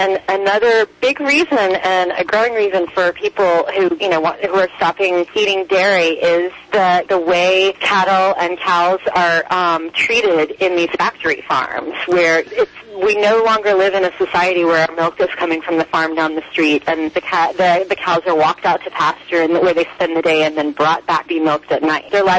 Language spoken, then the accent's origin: English; the South, United States; I know I'm from the South, and I'm always going to crave flavor of bacon because that's what I grew up with.